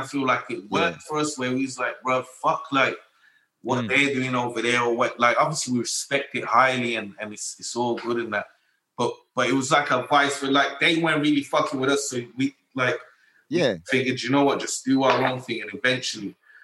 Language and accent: English; Sudan; born there; So I was born in Sudan, in Africa, in a little bit more than fashion.